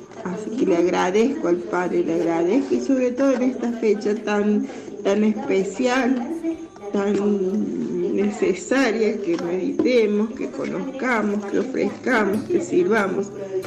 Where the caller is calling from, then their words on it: Córdoba, Argentina; de Alta Córdoba